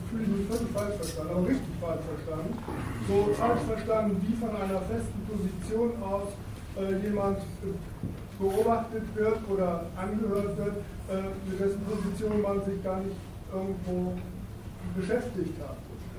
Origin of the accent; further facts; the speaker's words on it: Bremen, Germany; Ja, aber wir sind Bremer, ne?